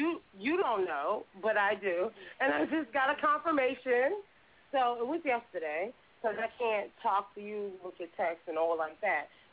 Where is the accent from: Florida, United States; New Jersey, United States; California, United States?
New Jersey, United States; Jersey City; So I'm from New Jersey, Jersey City. Let's be very specific about it.